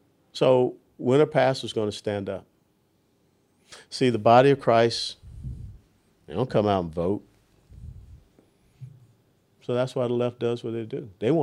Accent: Atlanta, Georgia, United States; Yeah, you, back in Atlanta, my hometown.

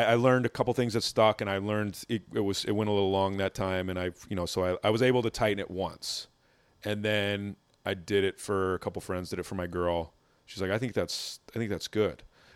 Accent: Wisconsin, United States; I ran it once in Milwaukee at I'm from Wisconsin, so I had a bunch of friendlies in Milwaukee

